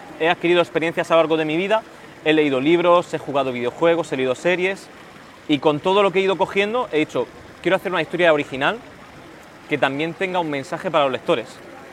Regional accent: El Palmar, Region of Murcia, Spain; Efectivamente, sí, nací en el Palmar y actualmente sigo viviendo en el Palmar.

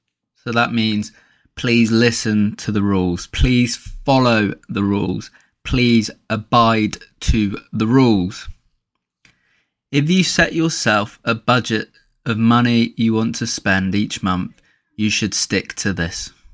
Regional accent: England, United Kingdom; accent: British; getting your ears accustomed to an authentic British accent. No American accent here. 100% English.

